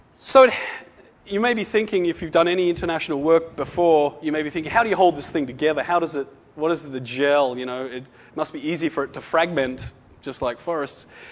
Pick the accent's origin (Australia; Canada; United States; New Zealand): Australia; If I, you know, me as an Aussie or an American, try to dominate and rule this thing